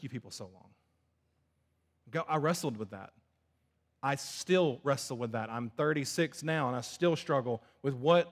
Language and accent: English; Southern United States, United States; I've been around this church culture, I'm from the South, Bible Belt nonsense my whole life.